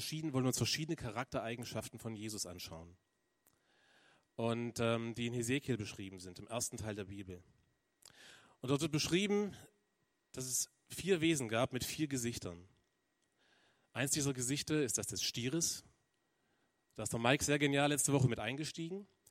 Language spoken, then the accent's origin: German; Balingen, Baden-Württemberg, Germany; ich komme aus Balingen.